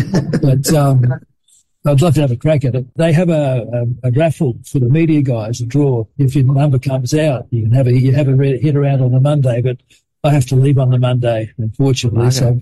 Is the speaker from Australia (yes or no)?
yes; Australia; I'm from Australia.